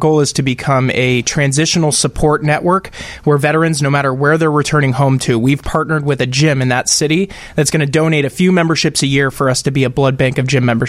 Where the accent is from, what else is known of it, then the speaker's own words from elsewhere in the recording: Beaverton, Oregon, United States; I grew up in Beaverton, Oregon, Nike Town, USA.